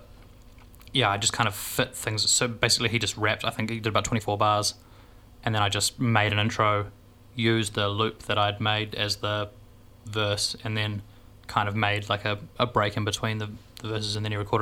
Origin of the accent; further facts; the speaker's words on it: Auckland, New Zealand; we're from the middle of the city.